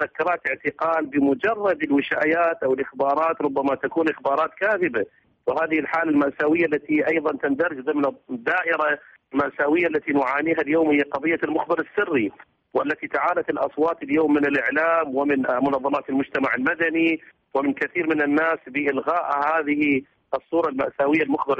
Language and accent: Arabic; Iraq; لا زال مأساويا عندنا في العراق